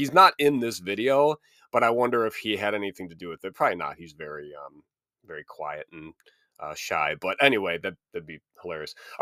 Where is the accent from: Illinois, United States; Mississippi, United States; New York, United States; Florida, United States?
Illinois, United States; DuPage County is in Illinois, my home state where I live. DuPage County is the only county I have ever lived in my entire life. I've lived in four different cities, but they have all been in DuPage.